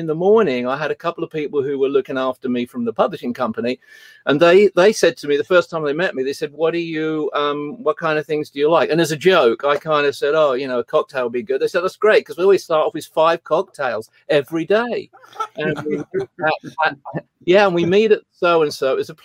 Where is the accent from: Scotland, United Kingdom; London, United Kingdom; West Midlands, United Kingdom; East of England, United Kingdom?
East of England, United Kingdom; Cambridge; because I came from Cambridge, which is like 10 miles down the road, where you can see Ely Cathedral.